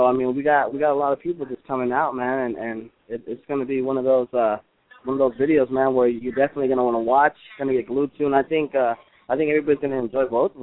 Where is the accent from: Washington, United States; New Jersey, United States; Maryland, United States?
Washington, United States; also born or lived in Oregon; I'm from Washington State and I'm also Oregon State as well. So I'm just representing the WA and the Oregon State.